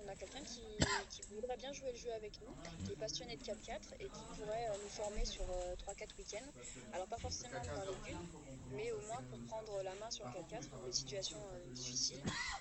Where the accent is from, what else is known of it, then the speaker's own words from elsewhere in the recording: Brive-la-Gaillarde, Nouvelle-Aquitaine, France; nous on est de Brive-la-Gaillarde